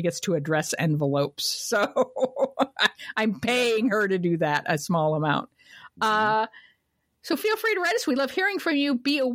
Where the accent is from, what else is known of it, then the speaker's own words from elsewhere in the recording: Kent, Ohio, United States; also born or lived in Ravenna, United States; I was born in Ravenna and raised in Kent. So Akron, Canton area, Portage County is where I was born and bred.